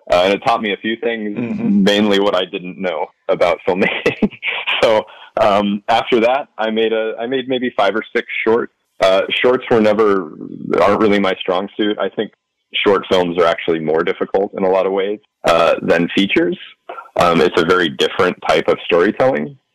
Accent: Niwot, Colorado, United States; I grew up in a town called Niwot, which is outside of Boulder, Colorado.

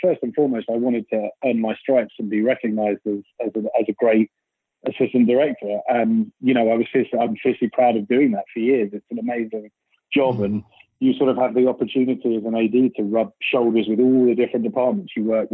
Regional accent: London, United Kingdom; I grew up in London and I sort of fell in love with theatre actually when I was a kid.

